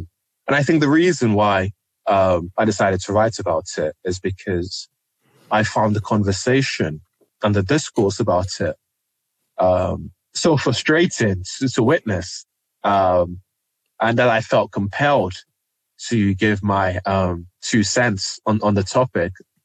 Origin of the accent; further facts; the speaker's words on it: Nigeria; So when I was growing up in Nigeria